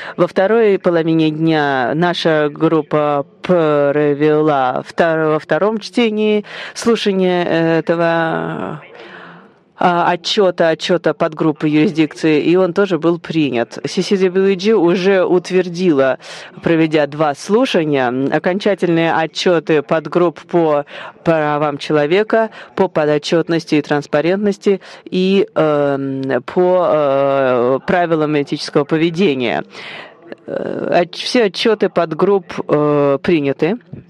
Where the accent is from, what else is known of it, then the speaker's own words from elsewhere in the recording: Kazakhstan; я из Казахстана, я работаю в юридическом центре